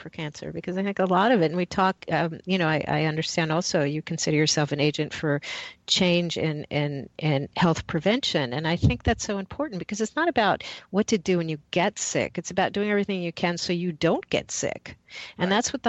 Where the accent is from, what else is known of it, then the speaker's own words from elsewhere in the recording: Manhattan, New York, United States; I grew up in Manhattan and, you know, we didn't know how to deal with floods in an apartment